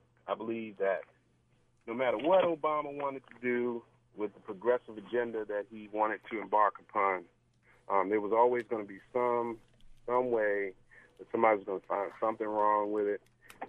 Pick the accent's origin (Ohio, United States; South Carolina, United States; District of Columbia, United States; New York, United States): District of Columbia, United States; Washington; Actually, I'm from Washington, D.C., but I happened to stop out here in College Park to stop at the cleaners.